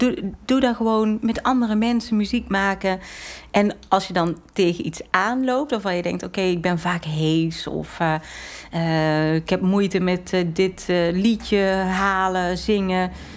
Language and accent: Dutch; Veldhoven, North Brabant, Netherlands; Ik ben opgegroeid in Veldhoven. Toen naar Tilburg gegaan en na mijn studie, dus dat was 2006... 2007 ben ik weer naar Eindhoven gekomen. En in 2020 ben ik verhuisd naar Geldrop.